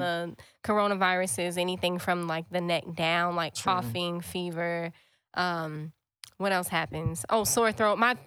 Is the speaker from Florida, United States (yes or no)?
yes; Florida, United States; I grew up in Florida and I never been to Disney World.